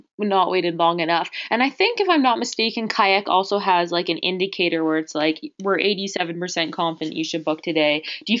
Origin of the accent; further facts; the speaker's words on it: Canada; because I know I'm a Canadian myself, and I have an EIN number because I have a business in the States